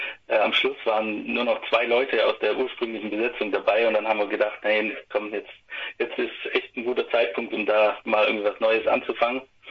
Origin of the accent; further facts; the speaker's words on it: Ulm, Baden-Württemberg, Germany; Aus Ulm. Oder um Ulm herum, könnte man auch sagen.